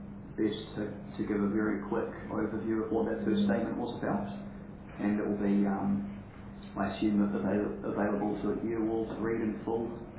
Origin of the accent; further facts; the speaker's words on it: Auckland, New Zealand; I'm an economist from Auckland.